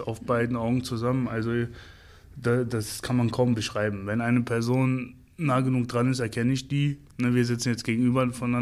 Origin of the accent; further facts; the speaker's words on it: Hanover, Lower Saxony, Germany; ich bin ein typisches Brennpunktkind. Mhm. Ja, ich bin in Hannover-Heinholz groß geworden. Das ist der zweitärmste Stadtteil von Hannover gewesen bis vor 5 oder 6 Jahren.